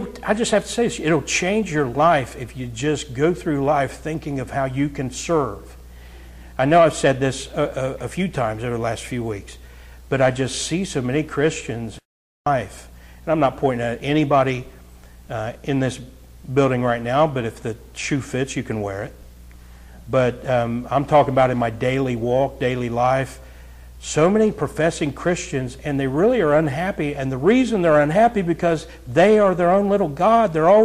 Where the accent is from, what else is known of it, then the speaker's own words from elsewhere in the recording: Ohio, United States; I'm from Southern Ohio. Drugs, it's just ravaging.